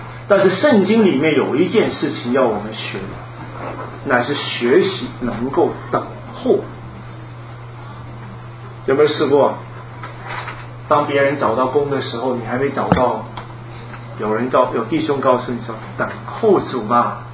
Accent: Hong Kong; 我记得我小的时候在香港

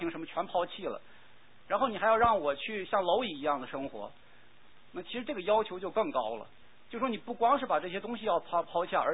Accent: China; 因为就是说按我们中国人的话说，就是说是忘恩负义，狼心狗肺。

